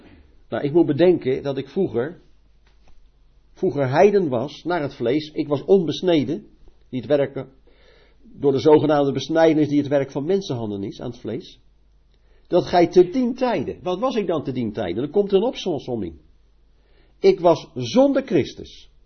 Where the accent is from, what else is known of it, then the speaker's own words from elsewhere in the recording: Netherlands; ik ben naar het vlees, ben ik een Hollander